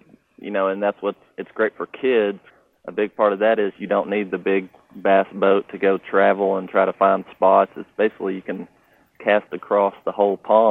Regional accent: Conway, Arkansas, United States; Well, I'm actually originally from Conway, Arkansas. It's outside of Little Rock, and grew up, you know, fishing, hunting, being a huge duck hunter, being from Arkansas, obviously.

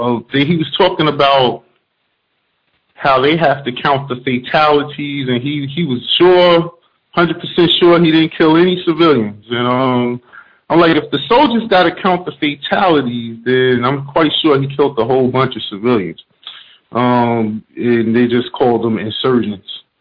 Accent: New York, United States; from New York.

